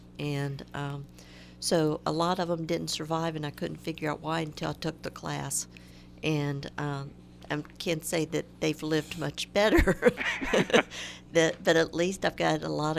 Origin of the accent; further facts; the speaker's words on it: Florida, United States; moved away; growing up in Florida, you had sunshine, and you had sunshine 365 days a year.